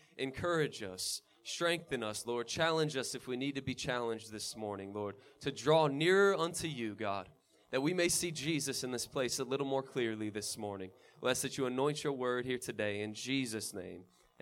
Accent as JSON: {"language": "English", "region": "Michigan", "country": "United States", "tie": "born or raised there", "said": "For me, I grew up in Michigan, a northerner"}